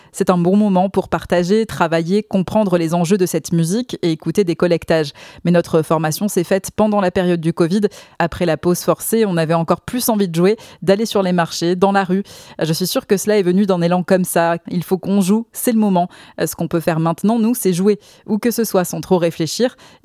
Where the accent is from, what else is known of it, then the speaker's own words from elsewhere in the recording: Pays de la Loire, France; C'est là aussi que j'ai découvert l'occitan, car j'ai grandi en Mayenne.